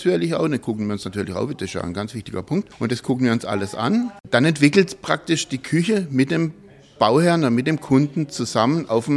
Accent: Freiburg, Baden-Württemberg, Germany; vielleicht hört man es auch in meinem Dialekt, dass ich kein gebürtiger Hamburger und kein gebürtiger Berliner bin, sondern ich komme aus Freiburg, aus dem Schwarzwald und wohne aber seit 2015, wohne ich fest hier.

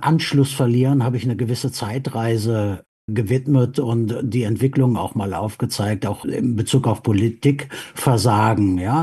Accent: Winterberg, North Rhine-Westphalia, Germany; Ich bin ja im Sauerland, im Winterberg im Sauerland aufgewachsen.

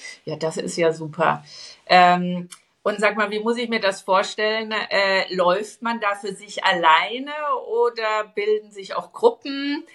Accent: Bavaria, Germany; also born or lived in Black Forest; Also ich komme aus dem Süden, aus dem Bayerischen Wald und im Schwarzwald

